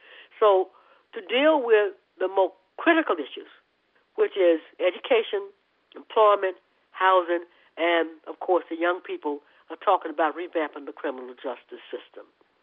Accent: Jackson, United States; moved away; So that's the only place I've been that long after I left my hometown of Jackson is Albany.

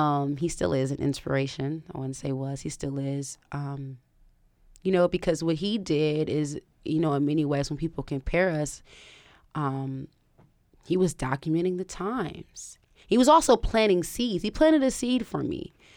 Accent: Oakland, California, United States; you know, I'm from Oakland. And not only am I from Oakland, I am from East Oakland.

